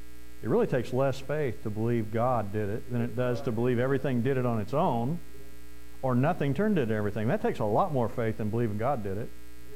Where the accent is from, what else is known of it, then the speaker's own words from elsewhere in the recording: United States; I'm an American.